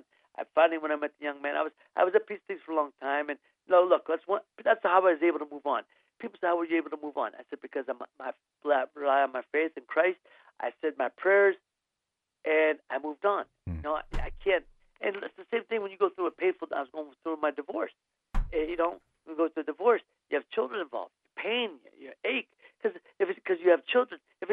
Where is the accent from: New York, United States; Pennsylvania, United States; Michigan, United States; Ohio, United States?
Ohio, United States; Youngstown; also born or lived in Santa Monica; I mean, I'm back in my hometown of Youngstown. I was Santa Monica, California for 30 years. But I came back to Youngstown 3 years ago.